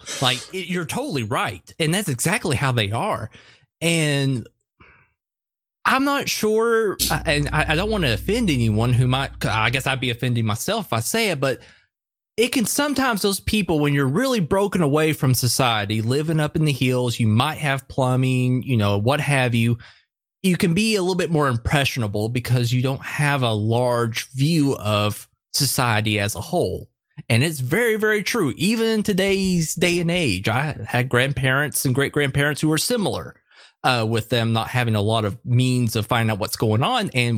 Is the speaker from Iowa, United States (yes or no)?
no; Tennessee, United States; You know, I grew up in Podunk Nowhere, Tennessee, in the southeast area. So a lot of agriculture. The biggest city is Nashville, and it's, you know, 5 hours away.